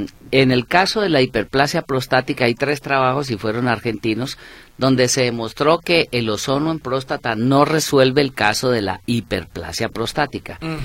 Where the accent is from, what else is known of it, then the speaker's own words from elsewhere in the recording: Colombia; Soy colombiano.